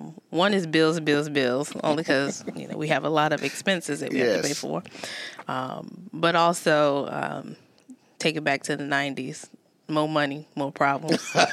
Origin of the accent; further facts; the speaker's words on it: Virginia, United States; also born or lived in North Carolina; Born in North Carolina, but I was raised here in Virginia since I was two, so I kind of call Virginia home, really.